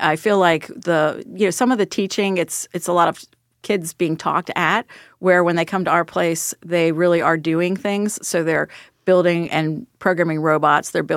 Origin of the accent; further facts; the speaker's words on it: Cincinnati, Ohio, United States; since I was from Cincinnati, I knew P&G